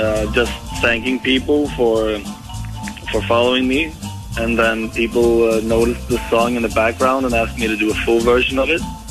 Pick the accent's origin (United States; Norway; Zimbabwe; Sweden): Norway; And I'm from Norway, by the way.